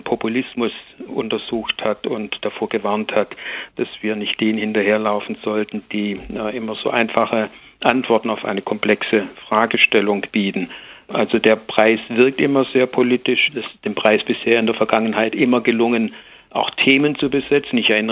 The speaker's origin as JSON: {"language": "German", "town": "Tübingen", "region": "Baden-Württemberg", "country": "Germany", "said": "weil ich komme ja eigentlich aus Tübingen"}